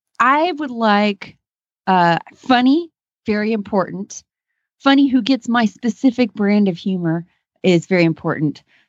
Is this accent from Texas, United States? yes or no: yes; Kemp, Texas, United States; from Kemp, Texas